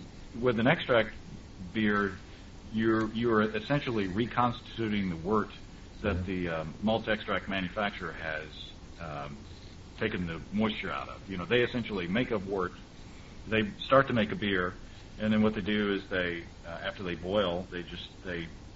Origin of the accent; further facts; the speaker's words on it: Hot Springs, Arkansas, United States; I grew up in Hot Springs, Arkansas, so...